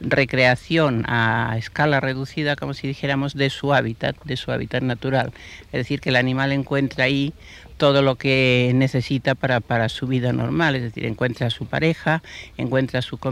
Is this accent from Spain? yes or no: yes; Barcelona, Catalonia, Spain; born there; moved away as an adult; now in Madrid, Spain; Yo nací en Barcelona y, bueno, en el año 50 me trasladé a Madrid porque mi dedicación profesional estaba entonces aquí en Madrid